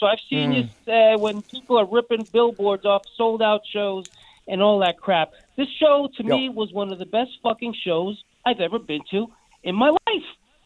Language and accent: English; Bronx, New York, United States; real quick, Eddie, I'm from the Bronx. If something slips out, I'm okay, like language-wise?